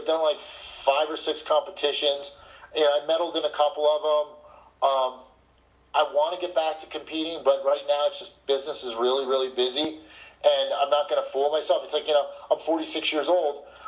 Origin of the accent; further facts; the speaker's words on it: New York, United States; As a kid, that says how old I am, and I grew up in New York.